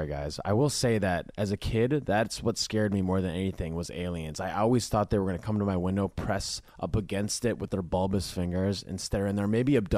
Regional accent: Minnesota, United States; No, I grew up in Minnesota.

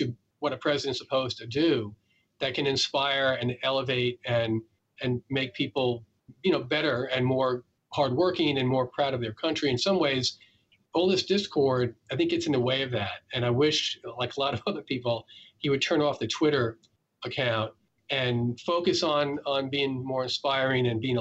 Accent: New York City, New York, United States; I grew up in New York City, and Donald Trump's always been background noise in my life

